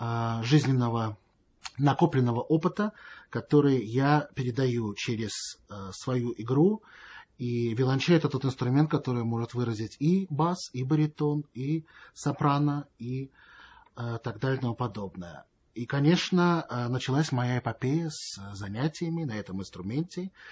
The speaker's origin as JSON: {"language": "Russian", "region": "Moscow", "country": "Russia", "tie": "born there", "said": "я родился в Москве 21 августа 1976 года в семье музыкантов."}